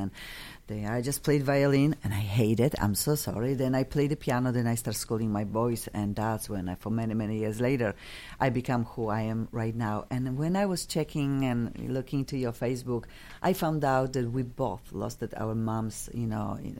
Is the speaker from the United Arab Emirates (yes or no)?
no; Poland; English is a second language; I came from Poland.